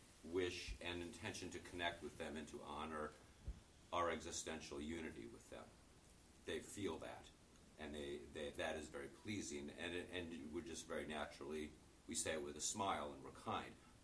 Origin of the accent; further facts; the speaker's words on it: Chicago, Illinois, United States; I think I can say this because originally I'm from Chicago.